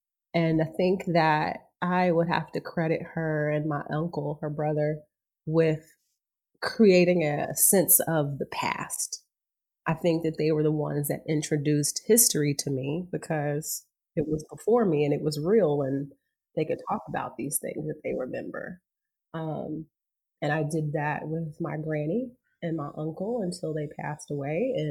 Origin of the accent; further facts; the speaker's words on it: Augusta, Georgia, United States; So born and raised in Augusta, Georgia, right outside of Augusta, Georgia, which is the home of the Masters Golf Tournament.